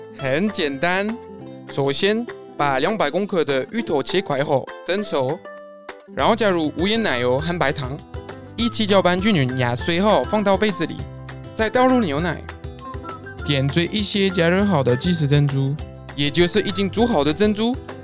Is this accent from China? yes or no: no; France; 身为一个法国人，觉得台湾最棒的地方就是有满满的饮料店